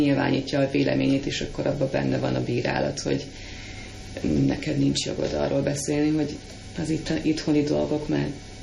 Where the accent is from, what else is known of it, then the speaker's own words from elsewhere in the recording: Hungary; now in United Kingdom; hogy én magyarként élek valahol